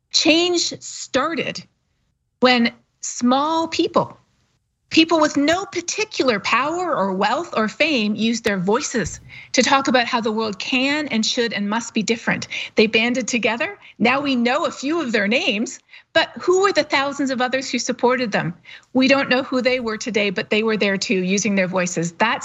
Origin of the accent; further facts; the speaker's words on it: Canada; I'm not a US citizen, to be totally honest. I'm Canadian and we have a price on carbon.